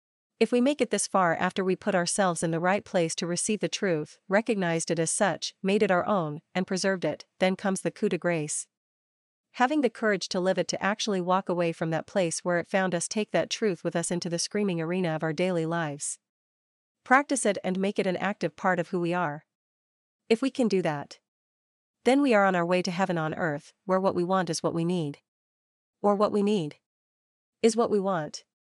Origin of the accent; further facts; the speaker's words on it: Yew Valley, Texas, United States; Willis Newton, who was from my hometown of Yew Valley, Texas